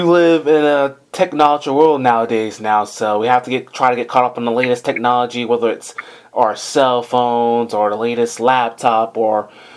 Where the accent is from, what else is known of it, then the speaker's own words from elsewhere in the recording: Georgia, United States; just crazy with what happened in my home state, Georgia, with all the craziness that's going on right now.